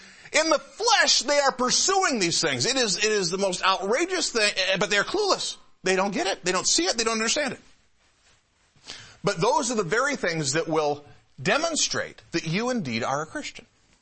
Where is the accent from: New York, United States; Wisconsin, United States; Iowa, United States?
New York, United States; Ballston Spa; born there; I was born on March 23rd, 1963 in Ballston Spa, New York. Where's Ballston Spa near? It's about 35 miles north of Albany, New York. Just south of Saratoga.